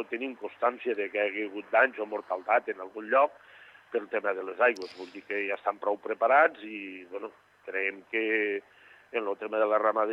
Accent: Traiguera, Valencian Community, Spain; El meu poble Traiguera, doncs, en 2 hores, 100 litros, pràcticament.

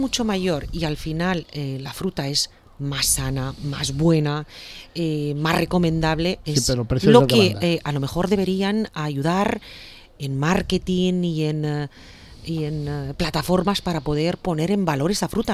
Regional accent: Valencian Community, Spain; Yo recuerdo la primera vez que salí de la Comunidad Valenciana y me comí una naranja, me sentí estafada.

